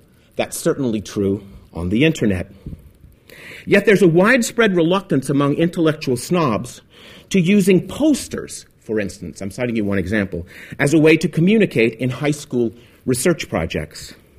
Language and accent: English; Arkansas, United States; I'm from Arkansas.